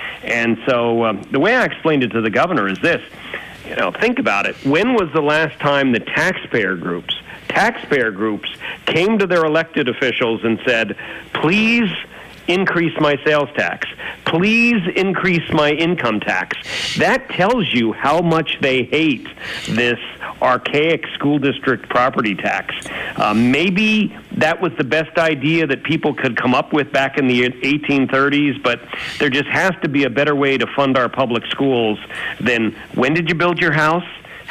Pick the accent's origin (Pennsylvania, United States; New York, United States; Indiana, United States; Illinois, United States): Pennsylvania, United States; certainly in the area where I'm from Schuylkill and Berks County